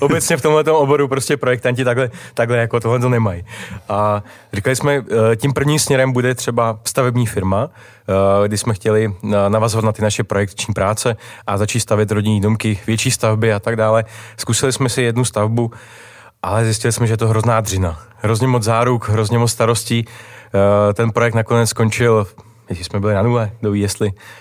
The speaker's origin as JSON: {"language": "Czech", "region": "Vysočina Region", "country": "Czechia", "lives_now": "Brno, Czechia", "said": "Pocházíme oba z Vysočiny, kde jsme studovali na střední škole."}